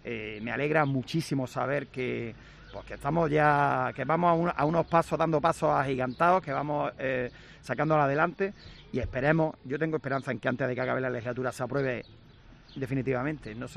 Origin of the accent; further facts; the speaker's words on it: Granada, Andalusia, Spain; Yo vengo de Granada capital y bueno, no cambiaría mi casa por nada del mundo, porque se vive en la gloria.